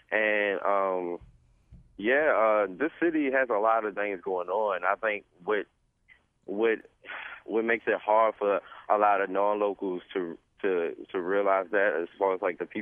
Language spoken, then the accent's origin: English; Baltimore, Maryland, United States; A lot of people are excited that I'm from Baltimore, and the first thing, of course, they bring up is Baltimore club music.